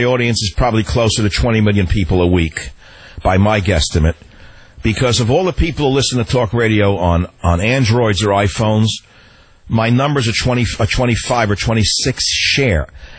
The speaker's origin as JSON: {"language": "English", "town": "San Francisco", "region": "California", "country": "United States", "tie": "born or raised there", "said": "KSFO in my hometown of San Fran."}